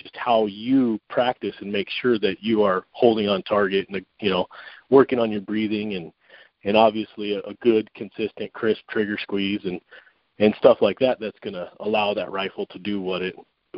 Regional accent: Watertown, United States; I'm from Watertown. I'm local here.

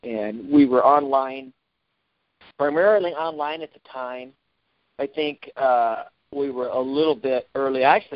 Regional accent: New Mexico, United States; now in Colorado, United States; when I moved to Colorado, I started writing about some of my adventures. And I enjoyed it, you know, growing up in New Mexico, hunting public land.

